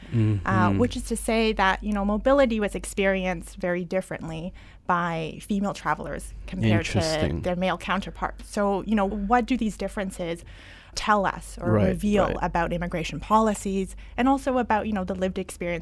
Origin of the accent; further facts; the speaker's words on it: Canada; also born or lived in Taiwan; I was born in Taiwan as a ninth generation Hakka Taiwanese, if we trace it from my father's lineage. And when I was very young, we moved to Canada. And I settled there with my mother and my sisters.